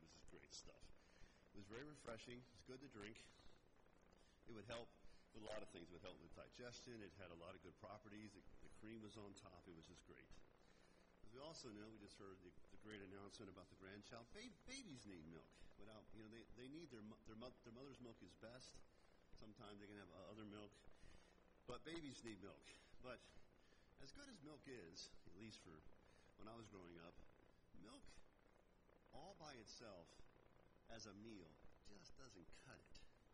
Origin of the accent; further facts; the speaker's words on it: Pennsylvania, United States; So anyways, I grew up in Pennsylvania, and we lived like between three big farms, or around three big farms.